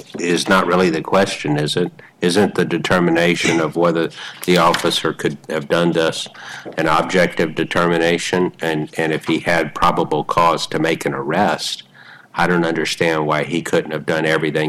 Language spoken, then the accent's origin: English; Mobile, Alabama, United States; I know that street very well. I grew up in Mobile.